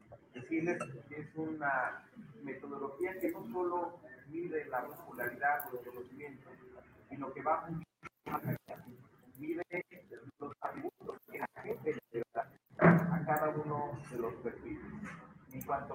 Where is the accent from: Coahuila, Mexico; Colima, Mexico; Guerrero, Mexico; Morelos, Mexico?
Colima, Mexico; con especial gusto de estar en mi tierra, en Colima